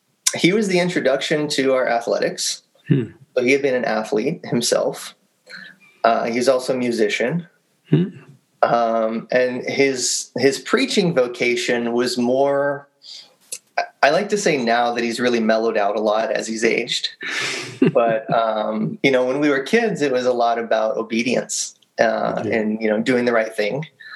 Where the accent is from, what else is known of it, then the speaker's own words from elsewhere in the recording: Atlanta, Georgia, United States; also born or lived in Alabama; grew up around Atlanta, Georgia. Okay. Actually, I'm a Southern boy. And always lived in the South. I was born in Alabama, but we lived most of my childhood and teenage years in Atlanta.